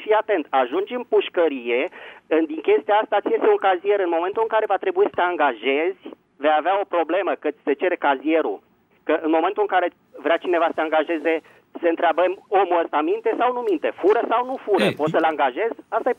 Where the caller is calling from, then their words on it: Bucharest, Romania; din București.